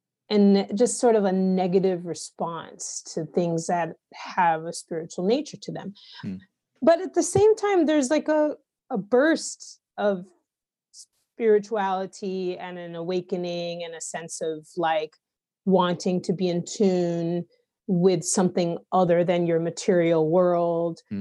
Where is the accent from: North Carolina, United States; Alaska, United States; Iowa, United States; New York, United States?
New York, United States; my answer is skewed from the perspective of growing up in America, so I can't say definitively this is an answer for outside of America. Yeah. And also bear in mind that I'm a New Yorker